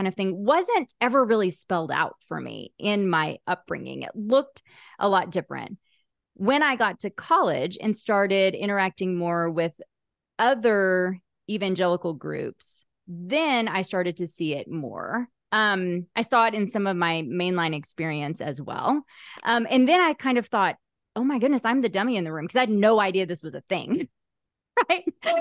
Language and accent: English; Southern United States, United States; I grew up in the Bible Belt and in an SBC church for, you know, my whole upbringing